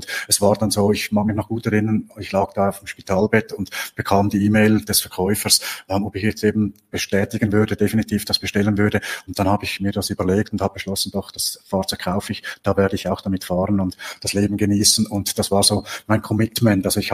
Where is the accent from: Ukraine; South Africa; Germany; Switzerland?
Switzerland; geraucht wie ein Fürstenbinder, sagen wir bei uns in der Schweiz